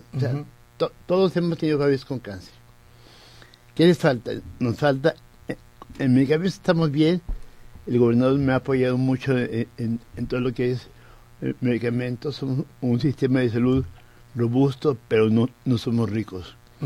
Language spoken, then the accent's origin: Spanish; Xalapa, Veracruz, Mexico; born there; also born or lived in Guadalajara; Nacimos en Jalapa, yo nací en Jalapa, en Veracruz. Ajá. Mi papá era militar, uh-huh. Andamos por todos lados hasta que un día llegó a Guadalajara